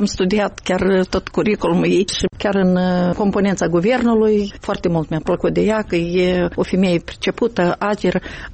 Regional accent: Krasnoyarsk, Krasnoyarsk Krai, Russia; first language Russian; Romanian is a second language; moved away; Eu sunt din Krasnoiarsk venită. Eu acolo m-am născut, acolo am trăit. Pentru mine limba rusă e limba maternă. Eu am învățat aici limba de stat.

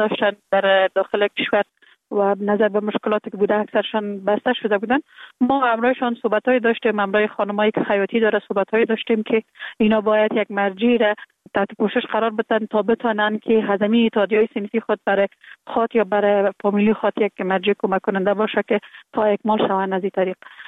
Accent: Kabul, Afghanistan; born there; در کابل زندگی میکنم، در کابل متولد شدیم. در سال 1363 در یک خانواده روشن فکر، خانواده که از جمله خانواده های اهل معارف کشور بودن متولد شدیم

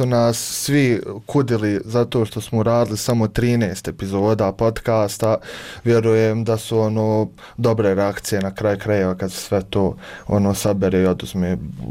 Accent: Odžak, Federation of Bosnia and Herzegovina, Bosnia & Herzegovina; now in Sarajevo, Bosnia and Herzegovina; ja sam na primjer iz Odžaka, koji nije u Sarajevu, nego mali gradić na sjeveru Bosni i Hercegovine, i tu sam ono već neki 7 godina u Sarajevu

